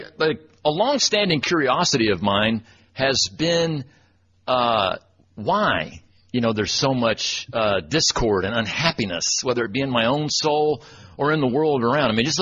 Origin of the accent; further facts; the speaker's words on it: Abilene, Texas, United States; came back to my hometown here of Abilene and went to graduate school.